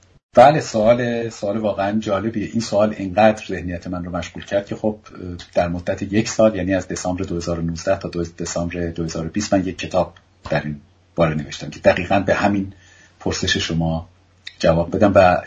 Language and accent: Persian; Iran; moved away; تا انقلاب یا حتی تا موقعی که من از ایران اومدم بیرون